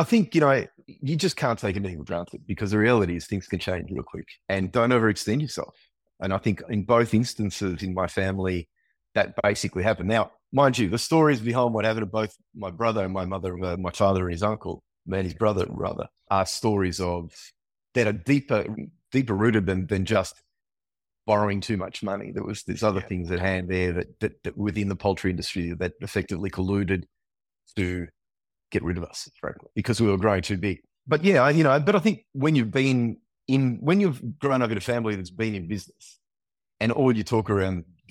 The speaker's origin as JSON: {"language": "English", "country": "Italy", "tie": "born or raised there", "said": "as a kid growing up in Italy, you know, when I was there, it was like a still white wine that everyone drank."}